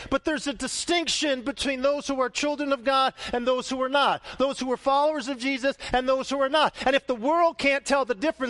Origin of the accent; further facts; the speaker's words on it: United States; It doesn't matter that I'm an American. I love America.